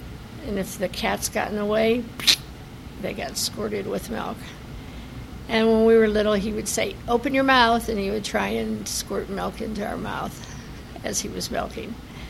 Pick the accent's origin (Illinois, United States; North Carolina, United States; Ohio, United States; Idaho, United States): Ohio, United States; Boston Township; now in Cuyahoga Falls, United States; I live in Cuyahoga Falls. I was born on Wheatley Road in Boston Township.